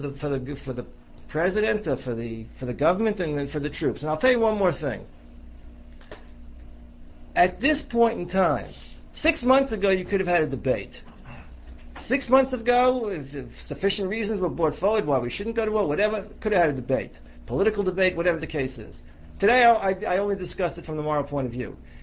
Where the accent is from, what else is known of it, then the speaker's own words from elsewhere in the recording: United States; we are obligated, in my opinion, as American citizens, to support the country.